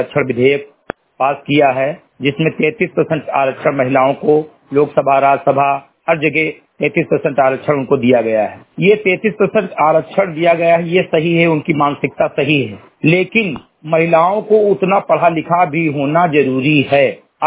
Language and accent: Hindi; Uttar Pradesh, India; ग्राम सभा समिति कटाई विकासखंड मेंदुआ जनपद बहराइच का मूल निवासी हूं